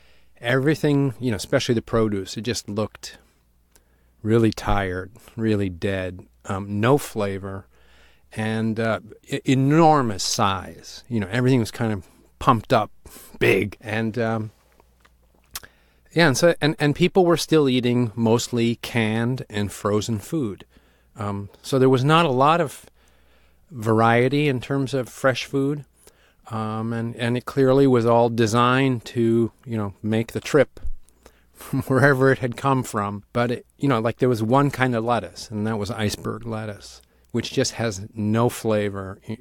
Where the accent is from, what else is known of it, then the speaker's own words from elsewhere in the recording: Italy; the time that I was growing up in Italy, because Italy changed dramatically while we were there.